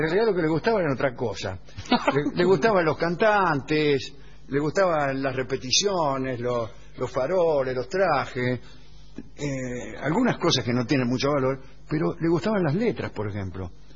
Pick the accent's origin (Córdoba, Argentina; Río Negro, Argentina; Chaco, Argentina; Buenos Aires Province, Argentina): Córdoba, Argentina; Soy de Córdoba.